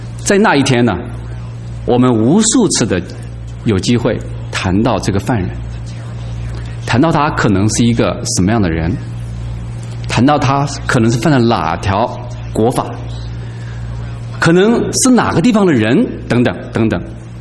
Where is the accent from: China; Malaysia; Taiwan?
China; 我是在中国大陆长大的，我小的时候呢大约只有几岁，那时候还在文化革命期间